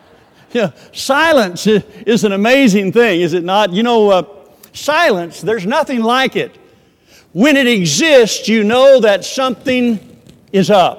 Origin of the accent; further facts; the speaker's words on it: Oklahoma, United States; But I grew up in Oklahoma, and that's kind of Tornado Alley.